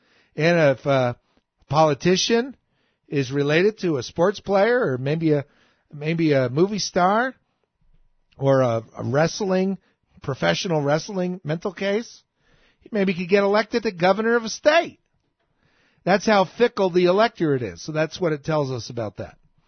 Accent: New Jersey, United States; And I grew up in New Jersey.

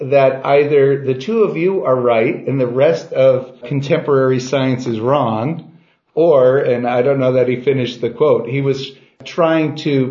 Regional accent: United States; Well, as an American, I want to thank you for that.

